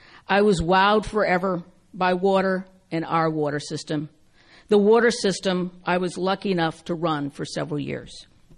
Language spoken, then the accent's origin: English; San Francisco, California, United States; For me, growing up in San Francisco, with my early education about earthquakes